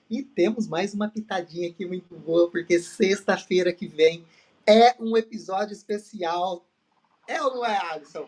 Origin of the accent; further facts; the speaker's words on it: Campinas, São Paulo, Brazil; Que eu sou de Campinas também, né?